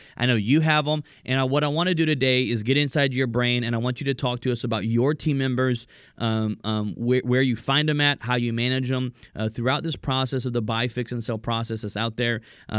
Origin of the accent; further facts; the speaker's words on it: Atlanta, Georgia, United States; I've got a live trainings happening in Atlanta, Georgia as well, right here in my hometown.